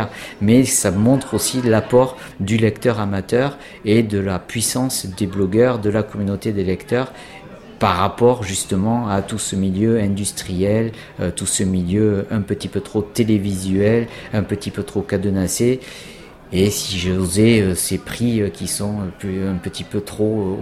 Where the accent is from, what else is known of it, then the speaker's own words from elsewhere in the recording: Bordeaux, Nouvelle-Aquitaine, France; je suis bordelais